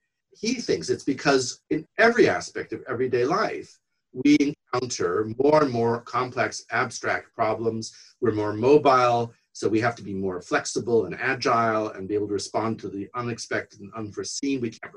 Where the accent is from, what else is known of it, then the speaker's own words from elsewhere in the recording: United States; now in United Kingdom; it's only my home country technically, and in terms of what you can hear in my accent, because I've lived here most of my life.